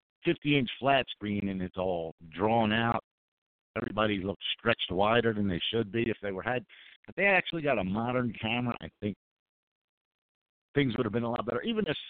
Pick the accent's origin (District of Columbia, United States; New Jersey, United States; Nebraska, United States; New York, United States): New Jersey, United States; And I'm from New Jersey, so, you know, it's kind of like, you know